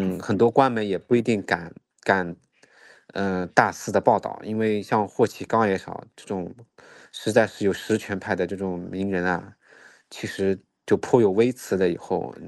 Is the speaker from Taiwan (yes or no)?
no; China; 我们中国人呢是有很多冤种，但是如此近的时间内有没有这样的勇气和胆量做出这样的行为呢